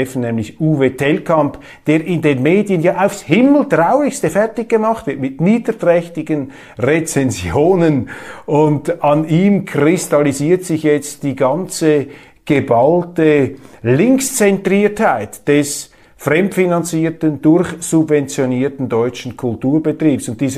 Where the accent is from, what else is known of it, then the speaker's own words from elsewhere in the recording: Switzerland; Und das ist ja auch mein Eindruck als Schweizer